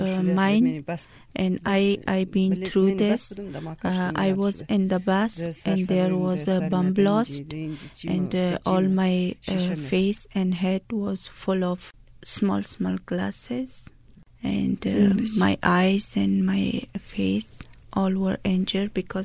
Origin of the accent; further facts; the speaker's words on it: Jaghori, Ghazni, Afghanistan; English is a second language; moved away as an adult; also born or lived in Indonesia; now in United States; I'm from Afghanistan, province Ghazni, and my village name is Jaghori.